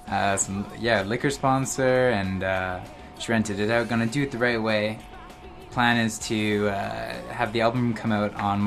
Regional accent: Ladner, British Columbia, Canada; I'm from a little town called Ladner, just in Delta.

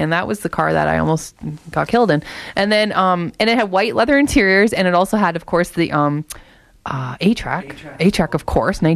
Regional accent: Windsor, Ontario, Canada; And I'm from Windsor, so my dad worked at Chrysler, as did my grandfather.

